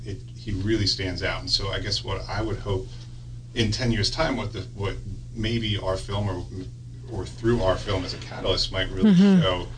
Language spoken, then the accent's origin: English; Pennsylvania, United States; because I grew up in this area, I grew up in the Chester County area